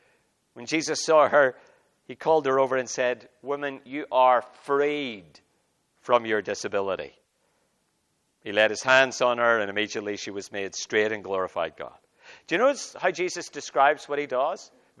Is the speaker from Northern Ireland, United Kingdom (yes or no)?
yes; Northern Ireland, United Kingdom; as most of you know, I grew up in Northern Ireland, which was and still is a very religious place.